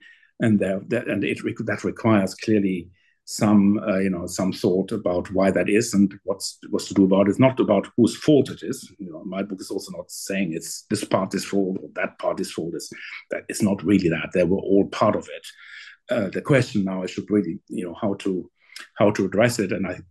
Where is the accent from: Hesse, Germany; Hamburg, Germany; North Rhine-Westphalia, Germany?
North Rhine-Westphalia, Germany; When I grew up in the Ruhr, you know, people thought that, you know, when someone was 60, you know, I'm over 60 now, but people, when someone was 60, people were referring to that person as a very, very old person.